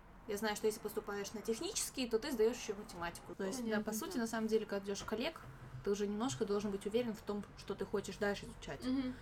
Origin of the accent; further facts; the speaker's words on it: Moscow, Russia; я родилась здесь, а потом, как бы, мы переехали в Россию, где я, собственно говоря, выросла, в Москве. Где была в немецком детском садике, а после, соответственно, пошла в русскую школу